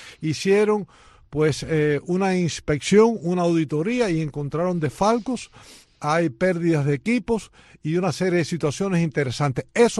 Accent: Camagüey, Cuba; born there; Guantánamo, Santiago, Granma, Las Tunas, e incluso Holguín y hasta Camagüey. La tierra donde yo nací.

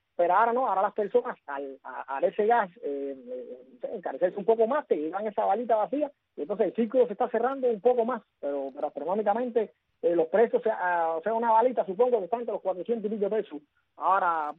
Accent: Cuba; Aquí te estoy hablando como un cubano a pie que soy.

